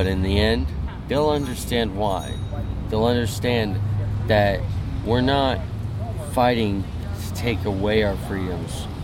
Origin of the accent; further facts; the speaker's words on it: Louisiana, United States; also born or lived in Tacoma / Oregon City; now in Portland, United States; I was born in Tacoma, grew up in Louisiana, went to high school in Oregon City, Job Corps in Glide, now I'm homeless in Portland.